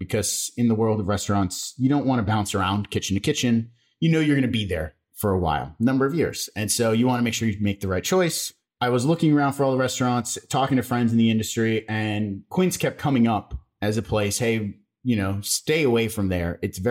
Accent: Las Vegas, Nevada, United States; I mean, little known fact about me, I grew up in Las Vegas.

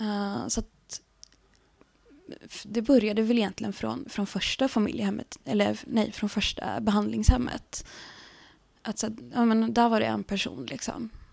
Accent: Norrland, Sweden; accent: Norrland dialect; Men jag fick inte ha kvar min norrländska dialekt och sådär.

